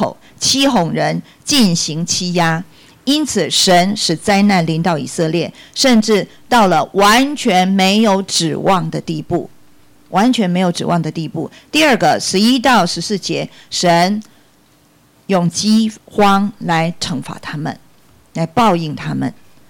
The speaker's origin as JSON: {"language": "Chinese", "country": "Taiwan", "said": "如果连水连食品都有问题，我就不知道我们台湾人的健康怎么办啊"}